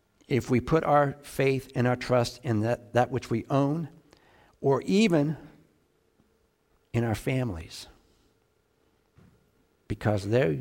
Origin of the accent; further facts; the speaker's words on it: Pittsburgh, Pennsylvania, United States; we're from Pittsburgh, as you know, and Andrew Carnegie was from Pittsburgh